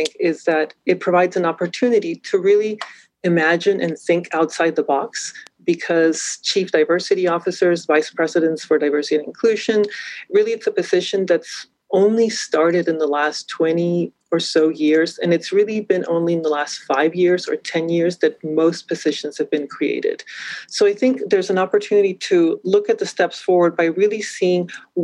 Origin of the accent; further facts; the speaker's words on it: Lima, Peru; also born or lived in Georgetown, United States; I'm originally from Lima, Peru, which is a very large city as well. However, I've also lived in smaller places in Georgetown, Texas.